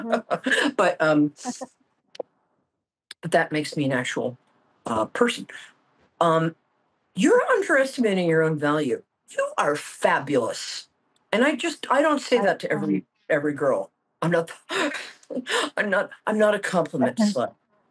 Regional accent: New York, United States; I'm going to talk really fast, but I'm good at that because I'm a New Yorker.

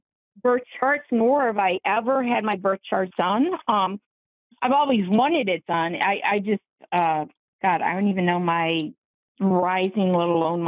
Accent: Parma, Ohio, United States; born there; Okay, I was born in Parma, Ohio at 9:45 a.m.

